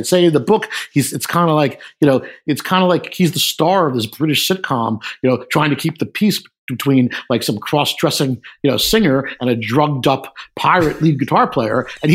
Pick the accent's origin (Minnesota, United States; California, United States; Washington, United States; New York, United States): New York, United States; New York City; I grew up in New York City. I do drive, but I know a lot of people who never learned because they live in New York City.